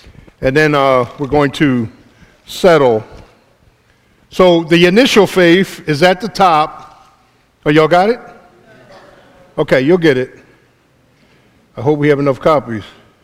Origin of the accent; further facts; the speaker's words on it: Philadelphia, Pennsylvania, United States; I grew up in South Philly. Ain't no eagles in South Philly.